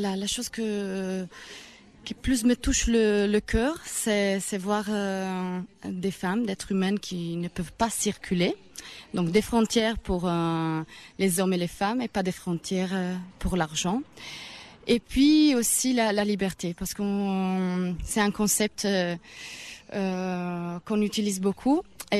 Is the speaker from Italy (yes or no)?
yes; Italy; French is a second language; comme je suis italienne